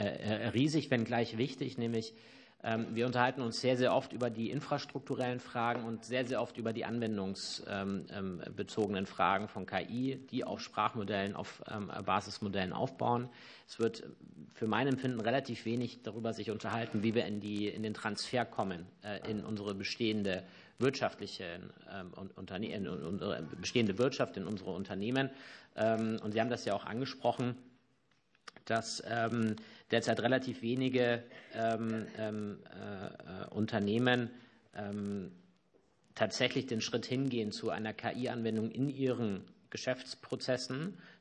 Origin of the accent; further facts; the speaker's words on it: Bavaria, Germany; Auch wenn ich kein Landwirtschaftspolitiker bin, komme ich aus Bayern und bin mit vielen Landwirten da im Gespräch.